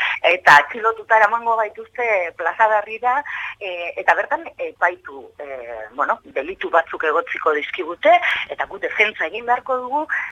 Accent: Bilbao, Basque Country, Spain; Bilbotar euskaldunak askotan gogorarazi behar izaten dugu, bai, bilbotarrak gara, bai, eta euskaraz aritzen gara.

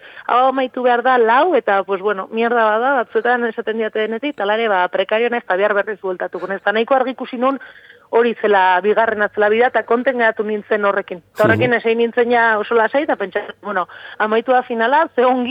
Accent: Pamplona, Navarre, Spain; ni Iruñarrikoa naiz, bakitzer den, familia erdalduna, bueno, gurasoak

